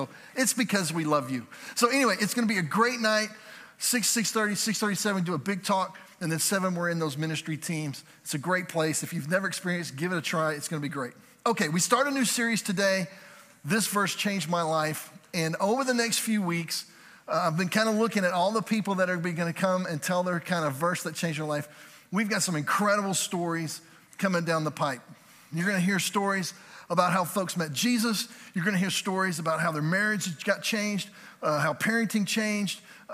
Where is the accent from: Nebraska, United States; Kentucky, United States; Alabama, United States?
Alabama, United States; Birmingham; born there; No, I was born in Birmingham, Alabama. And this is what I remember of my childhood. I remember Alabama football.